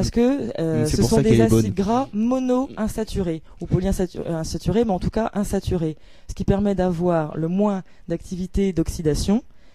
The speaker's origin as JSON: {"language": "French", "region": "Brittany", "country": "France", "said": "Ils mettent pas de beurre, comme chez moi, en Bretagne."}